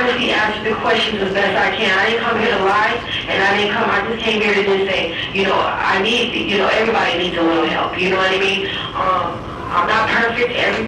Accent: Tucson, Arizona, United States; I'm from Tucson.

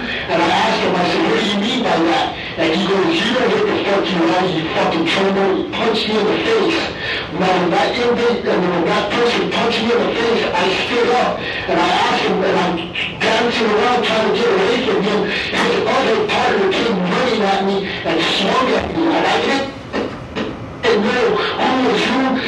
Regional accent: Tucson, Arizona, United States; now in Phoenix, United States; I'm from Tucson, Arizona, and I was forced to reside in Phoenix, Arizona, sir.

